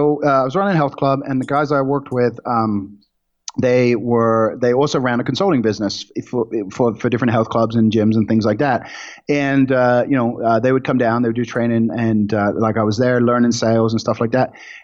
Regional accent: Southampton, South East England, United Kingdom; Yeah, I grew up in Southampton, England. It's right on the coast, opposite France.

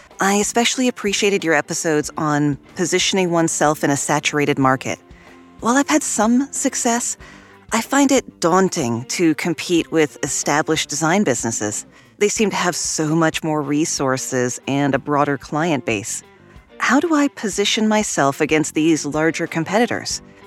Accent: Dallas, Texas, United States; Hey there … from Dallas.

